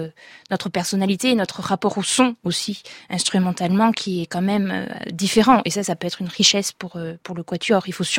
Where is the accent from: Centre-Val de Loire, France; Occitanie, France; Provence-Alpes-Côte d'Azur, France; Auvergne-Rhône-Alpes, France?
Provence-Alpes-Côte d'Azur, France; Avignon; quand on était tout jeune, on est donc originaire d'Avignon et on a eu l'occasion d'aller très souvent au concert